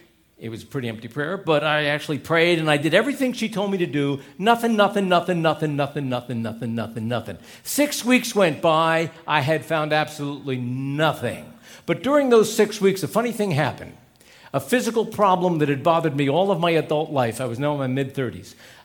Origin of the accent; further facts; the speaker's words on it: Reading, United States; I was the assistant to the mayor of my hometown, Reading, which is a little larger than Troy.